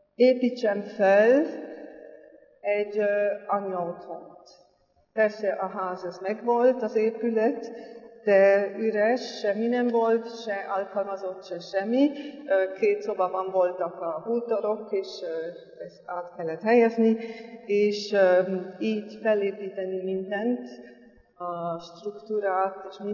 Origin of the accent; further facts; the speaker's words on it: Switzerland; Hungarian is a second language; moved away as an adult; now in Hungary; Svájcban nőttem fel, egy elég nagy családban, 5 gyerek voltunk, és ott Basel mellett a német, svájci német részen laktunk.